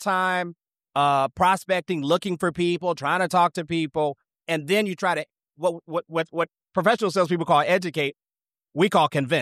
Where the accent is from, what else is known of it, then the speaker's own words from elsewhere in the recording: Missouri, United States; I can see, and I'm from Missouri, so it's catfish.